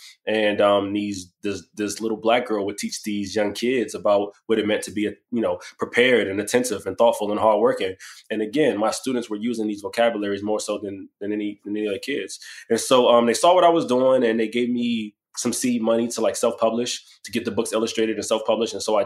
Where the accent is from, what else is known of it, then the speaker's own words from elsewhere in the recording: Washington, District of Columbia, United States; You know, I'm from Washington, D.C., born and raised.